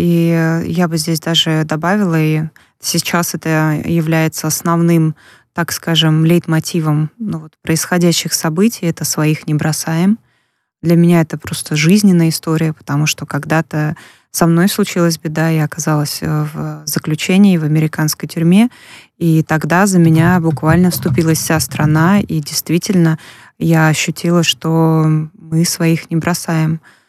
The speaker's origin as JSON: {"language": "Russian", "region": "Altai Krai", "country": "Russia", "said": "я сама сибирячка с Алтайского края"}